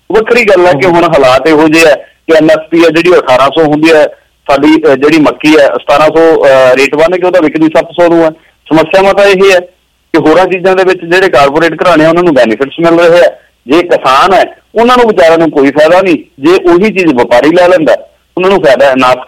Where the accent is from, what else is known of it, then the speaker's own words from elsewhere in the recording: Poola, Punjab, India; ਮੇਰਾ ਪਿੰਡ ਬਠਿੰਡੇ ਜ਼ਿਲ੍ਹੇ ਦਾ ਪੂਲਾ ਪਿੰਡ ਆ